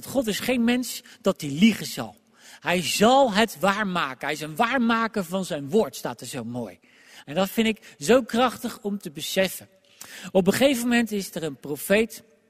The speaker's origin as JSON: {"language": "Dutch", "country": "Netherlands", "said": "En wij als Nederlanders begrijpen niet wat hier gebeurt, want in het Hebreeuws gebeurt er iets heel moois."}